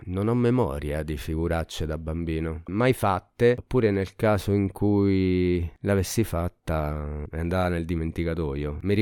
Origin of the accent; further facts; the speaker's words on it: Castrocielo, Lazio, Italy; Sono cresciuto a Castrocelo, paesino di 4.000 anime in provincia di Frosinone.